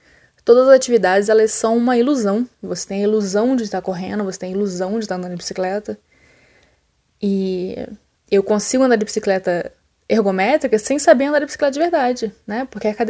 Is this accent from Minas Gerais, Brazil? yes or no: no; Rio de Janeiro, Brazil; now in São Paulo, Brazil; Inclusive, eu sou carioca, mas eu sou expatriada, né? Eu moro em São Paulo faz, sei lá, quase uma década.